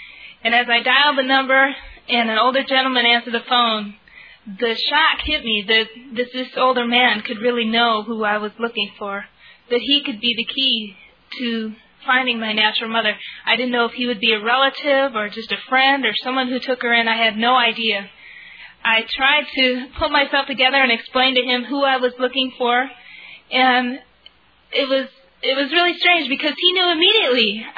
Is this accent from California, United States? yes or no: yes; California, United States; moved away; also born or lived in Michigan; So I grew up there in California, and then in 1979, my adoptive parents moved to Michigan.